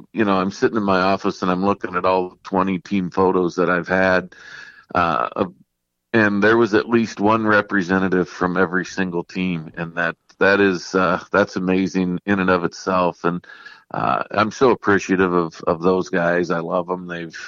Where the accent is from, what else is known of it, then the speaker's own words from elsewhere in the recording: Indiana, United States; Well, actually, that came from my family growing up in Indiana.